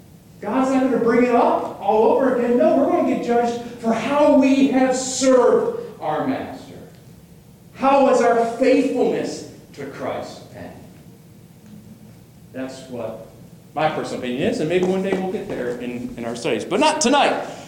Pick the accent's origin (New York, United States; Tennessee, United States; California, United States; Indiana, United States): New York, United States; Growing up in New York, we have a lot of Catholic friends.